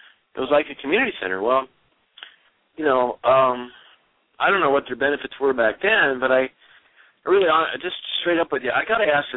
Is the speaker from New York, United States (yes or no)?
no; Iowa, United States; Growing up in Iowa, my uncle, I just like staying at his house every now and then.